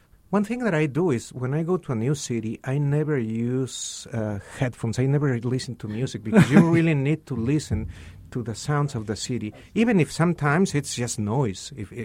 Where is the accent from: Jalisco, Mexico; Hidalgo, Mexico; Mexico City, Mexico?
Hidalgo, Mexico; Pachuca; Well, I would love to be back in Pachuca, which is my hometown. But I go back all the time.